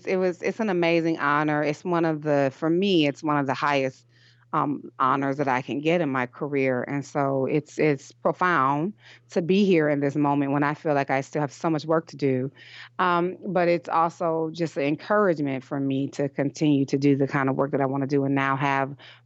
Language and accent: English; Detroit, Michigan, United States; You know, I have a lot of initiatives and projects that I'm working on in my hometown of Detroit.